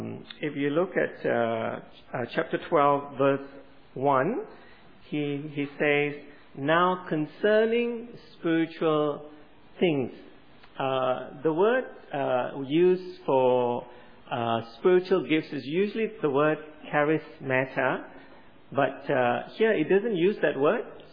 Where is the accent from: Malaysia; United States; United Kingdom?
Malaysia; I remember growing up in Malaysia